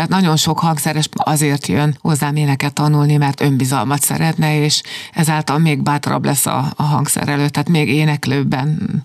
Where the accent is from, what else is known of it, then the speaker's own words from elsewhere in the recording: Nádasladány, Fejér, Hungary; born there; nagy álmom, hogy a szülőfalumban, Nádasladányban